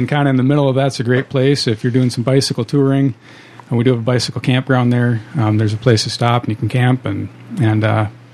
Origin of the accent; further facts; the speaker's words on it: Farmington, Minnesota, United States; So yeah, I grew up in Farmington, so just up the road here.